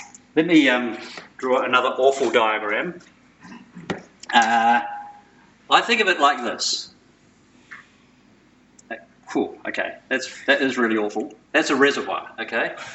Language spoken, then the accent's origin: English; Melbourne, Victoria, Australia; I'm from Melbourne.